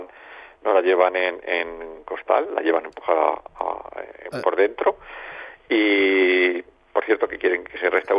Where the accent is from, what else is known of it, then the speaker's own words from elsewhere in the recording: Daimiel, Castilla-La Mancha, Spain; lo que me tira de mi pueblo, que es lo que más llevo en la sangre. Efectivamente, en Daimiel